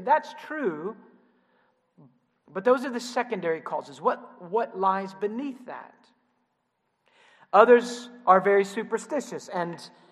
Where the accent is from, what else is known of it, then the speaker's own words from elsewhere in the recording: Columbus, Ohio, United States; I remember in the church that I grew up in Columbus, Ohio.